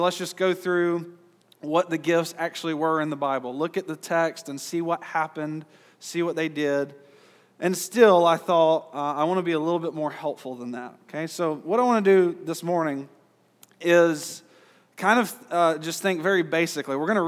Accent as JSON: {"language": "English", "region": "Georgia", "country": "United States", "said": "I am from Georgia, but I'm not teaching secessionism."}